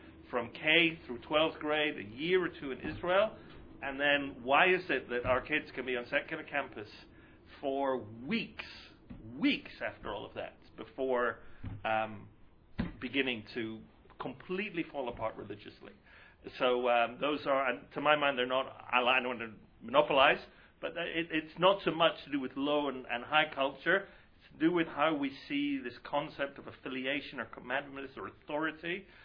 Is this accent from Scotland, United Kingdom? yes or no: yes; Scotland, United Kingdom; I'm from Scotland. We don't do high culture